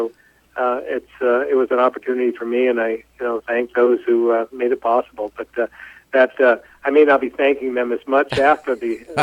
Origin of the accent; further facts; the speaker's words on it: Barre, Vermont, United States; Well, I grew up in Barrie, Vermont, and Barrie has a speedway called Thunder Road, and been there for over 50 years.